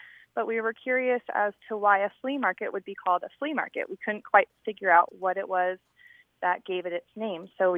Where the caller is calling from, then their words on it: California, United States; I'm calling from Orange County.